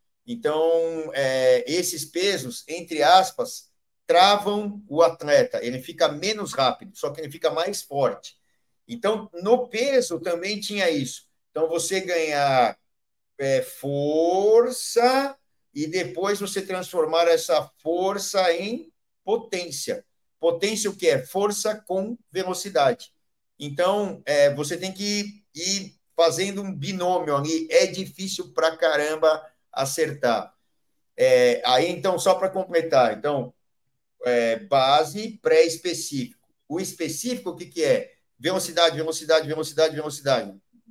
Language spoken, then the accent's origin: Portuguese; Barbacena, Minas Gerais, Brazil; quando eu competia lá, quando era pequeno lá em Barbacena, isso nos anos 80, 90.